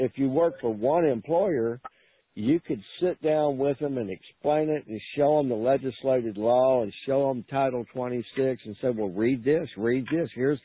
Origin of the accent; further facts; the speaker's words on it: United States; I always put I'm an American national.